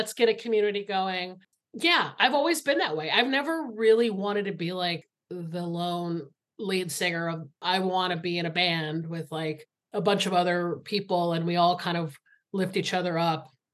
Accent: Georgia, United States; You know, I grew up in Georgia, which is very close to Florida.

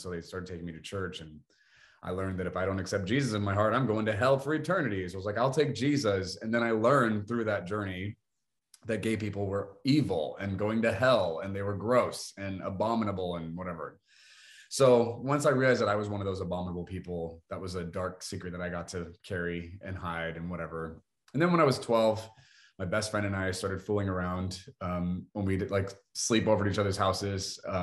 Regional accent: Guam; born there; I was born on Guam, which is a U.S. territory, but a Chamorro island. This is an island in the middle of the Pacific Ocean.

